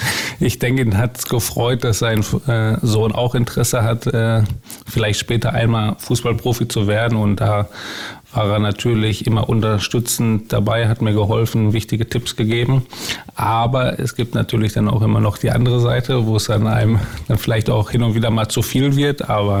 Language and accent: German; Bochum, North Rhine-Westphalia, Germany; born or raised there